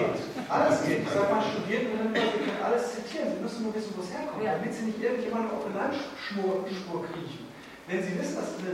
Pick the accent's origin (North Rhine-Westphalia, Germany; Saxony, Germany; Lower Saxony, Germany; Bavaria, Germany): North Rhine-Westphalia, Germany; Mülheim an der Ruhr; ich bin in Mülheim an der Ruhr groß geworden, ich bin da heute Professor